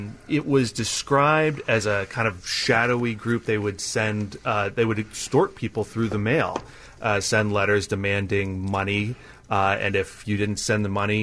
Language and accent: English; Indiana, United States; I spent most of my youth growing up in Indiana, though. We got there when I was about 10.